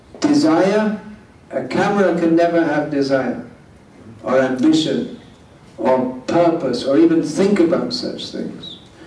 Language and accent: English; England, United Kingdom; I'm from England.